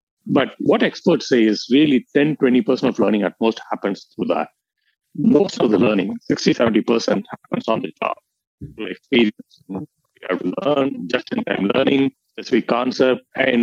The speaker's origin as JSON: {"language": "English", "town": "Chennai", "region": "Tamil Nadu", "country": "India", "tie": "born or raised there", "moved": "as an adult", "lives_now": "United States", "said": "About my background, Suresh, I grew up in Chennai. I went to College of Engineering in Guindy, and I came to the States."}